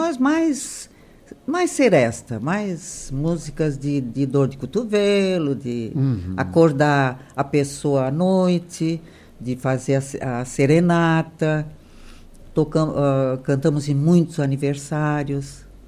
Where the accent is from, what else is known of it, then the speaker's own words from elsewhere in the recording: Criciúma, Santa Catarina, Brazil; Criciúma.